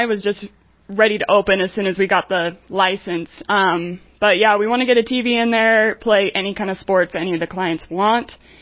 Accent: Wyoming, United States; So I am born and raised in Sublette County, moved over here about a year and a half ago.

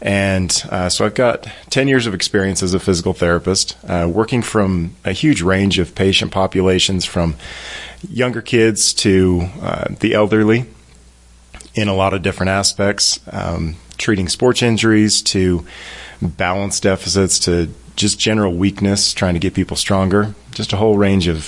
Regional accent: Afton, Wyoming, United States; also born or lived in Idaho; So, yeah, I grew up in Afton on Allred Road. I've built a house back on my family's land and moved away for a little while, went to college, and ended up in Idaho.

